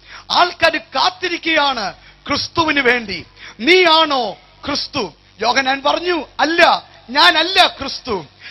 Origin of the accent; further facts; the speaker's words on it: Bangalore, Karnataka, India; also born or lived in Ranni; now in Canada; ഞാൻ ജനിച്ചത് റാന്നിയിലാണ്, വളർന്നത് ബാംഗ്ലൂരിലാണ്, ഇപ്പൊ ജീവിക്കുന്ന കാനഡയിലാണ്, ഇപ്പൊ നിൽക്കുന്ന ഓസ്ട്രേലിയയിലാണ്.